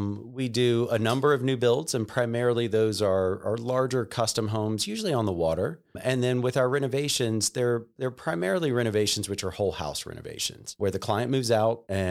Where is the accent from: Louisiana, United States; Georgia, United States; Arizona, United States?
Georgia, United States; Savannah; Where are you from? I grew up in Savannah.